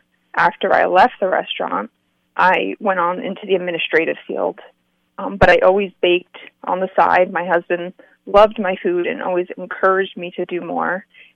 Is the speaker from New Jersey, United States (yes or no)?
yes; Harmony, New Jersey, United States; I grew up in Harmony, New Jersey, so I knew Phillipsburg very well.